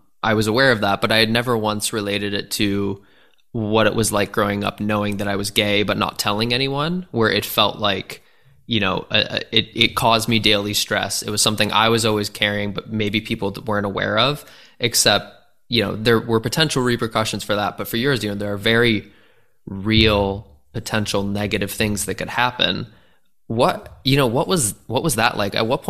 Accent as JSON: {"language": "English", "region": "Minnesota", "country": "United States", "said": "my last guest was from Minneapolis too, coincidentally, because I'm from Minnesota."}